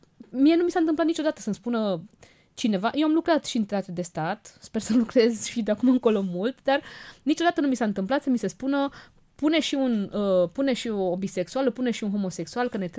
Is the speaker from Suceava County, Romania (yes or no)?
no; Târgu Mureș, Mureș County, Romania; eu am crescut în Târgu Mureș